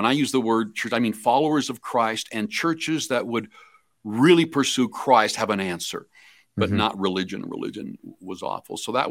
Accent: Weldon, Saskatchewan, Canada; now in Winnipeg, Canada; Grew up through all my school ages in Weldon, Saskatchewan, and then moved to Winnipeg in 80. And then Sal and I moved to Selkirk in 80.

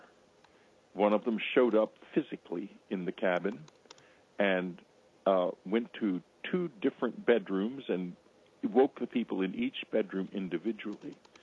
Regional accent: San Antonio, Texas, United States; now in California, United States; It followed us to the little condo in San Antonio, Texas, my hometown, that we managed to get a hold of. I'm living now in California

